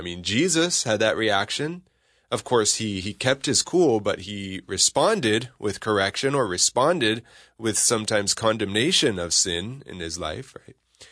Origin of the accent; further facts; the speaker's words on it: California, United States; I have to tell you, I'm from California, right?